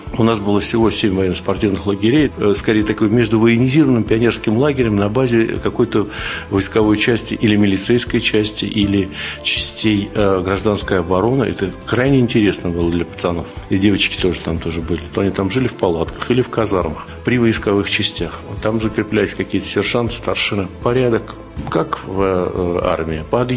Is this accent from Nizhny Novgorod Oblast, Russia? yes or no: no; Moscow, Russia; born there; Я родился в Москве 10 сентября 1953 года на Присне. Моя мама родилась в Брянской области, в западной ее части